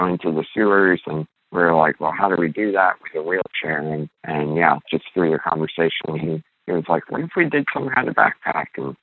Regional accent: Florida, United States; and then we're originally from Florida, and so taking like road trips down there.

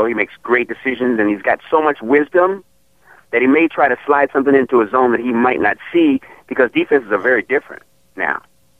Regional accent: Washington, District of Columbia, United States; I'm from Washington, D.C. My team is the Minnesota Vikings.

